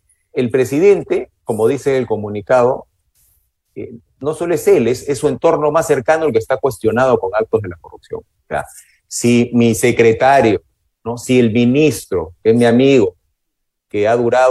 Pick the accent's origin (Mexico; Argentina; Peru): Peru; No somos estúpidos los peruanos, creo, ¿no?